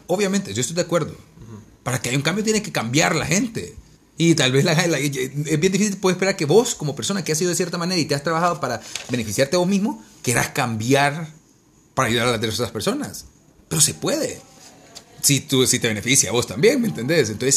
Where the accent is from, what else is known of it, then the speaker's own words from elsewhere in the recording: Honduras; todos los cuatro que estamos aquí somos hondureños.